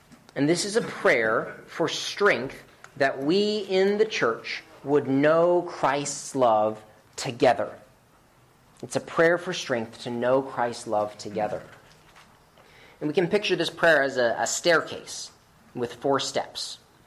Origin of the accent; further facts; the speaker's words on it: United States; Don't get me wrong, I love this country, and I thank God that I am an American.